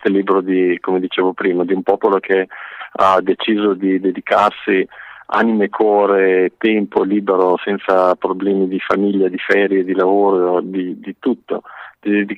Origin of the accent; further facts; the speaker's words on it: Emilia-Romagna, Italy; io sono emiliano fino al midollo da generazioni, continuerò a esserlo, spero, questa è la terra in cui voglio vivere e anche finire i miei giorni con una comprensibile calma.